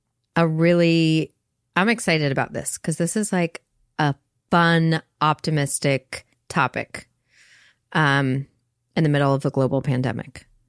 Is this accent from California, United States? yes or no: no; North Carolina, United States; Yeah, I'm a dude from North Carolina.